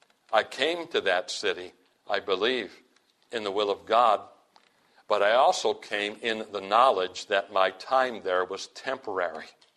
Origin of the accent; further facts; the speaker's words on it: Midwest, United States; I remember the Lord impressing the Midwest on my heart in particular, maybe because I'm from the Midwest.